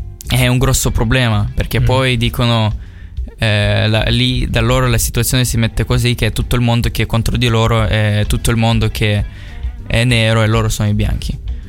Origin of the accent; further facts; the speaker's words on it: Ukraine; Italian is a second language; dicevo che sono ucraino, loro pensavano che sono russo.